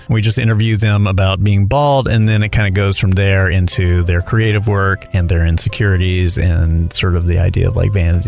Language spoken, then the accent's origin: English; Charlotte, North Carolina, United States; now in Los Angeles, United States; I'm from originally from Charlotte, North Carolina.